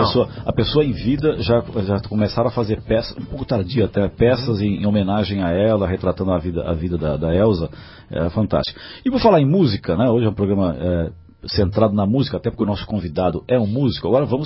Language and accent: Portuguese; Brazil; eu sou brasileiro.